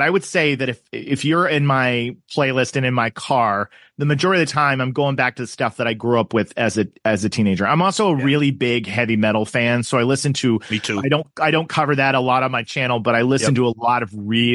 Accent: Tulsa, Oklahoma, United States; I am originally, guys, I'm originally from Tulsa, Oklahoma. That is my hometown, my home state.

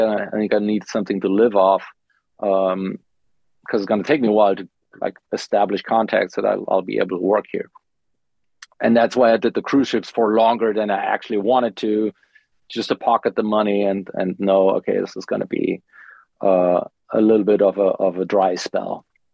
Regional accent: Germany; moved away; I'm from Germany, obviously. I moved to LA first, and I was in LA for a couple of years. Then I moved to Vegas. I was in Vegas for 6 years.

